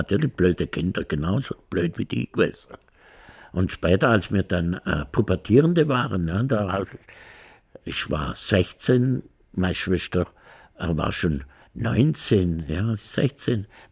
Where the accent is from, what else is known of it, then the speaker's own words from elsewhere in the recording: Baden-Württemberg, Germany; Aber als Kind habe ich das wirklich im Schwarzwald nicht erfahren.